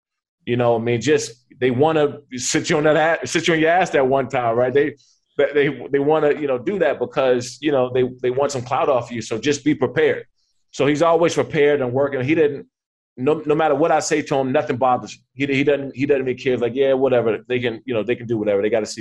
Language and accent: English; Maryland, United States; And so I spend a lot of time out there in New York and because I'm from Maryland.